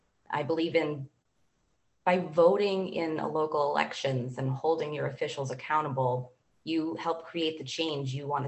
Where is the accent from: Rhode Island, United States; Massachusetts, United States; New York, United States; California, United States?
Massachusetts, United States; Walpole; now in Franklin, United States; So I grew up in Walpole, just right down the road, and I am a product of the public school systems. My family moved here to Franklin in 2017.